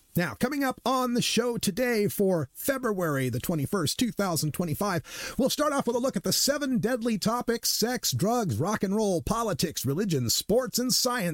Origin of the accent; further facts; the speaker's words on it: Boise, Idaho, United States; moved away as an adult; A lot of you know that I'm a red state refugee. I'm originally from the Boise, Idaho area. I escaped in the 21st century, and people ask me a lot, you know, why did you leave Idaho?